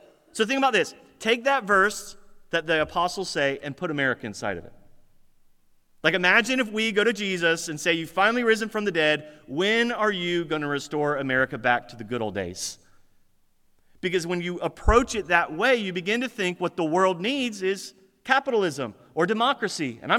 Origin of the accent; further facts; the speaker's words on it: United States; I am glad I am an American.